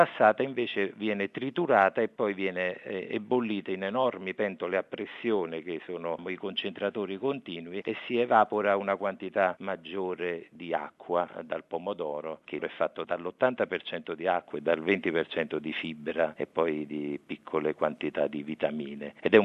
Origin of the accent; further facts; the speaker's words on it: Naples, Campania, Italy; sono un napoletano, sarei portato a dire la pizza piuttosto che gli spaghetti